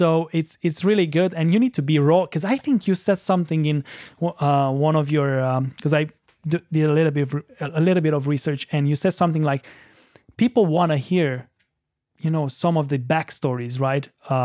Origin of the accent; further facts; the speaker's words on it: Romania; first language Romanian; English is a second language; especially since English is my second language, right? And obviously, if I would need to speak in Romanian right now, I would be like a totally different person, right?